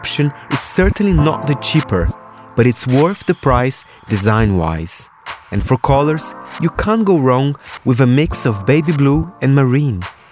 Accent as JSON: {"language": "English", "region": "São Paulo", "country": "Brazil", "tie": "born or raised there", "moved": "yes", "lives_now": "London, United Kingdom", "said": "Growing up in Brazil, I was lucky to live in a house in Jardim Passárgada, in the suburbs of São Paulo, with a lovely mid-sized pool, complete with a wooden deck."}